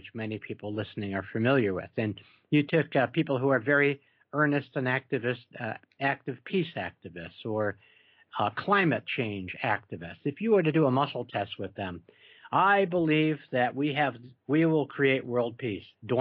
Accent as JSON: {"language": "English", "region": "New York", "country": "United States", "said": "I'm from New York, and New Yorkers are noted for their bluntness."}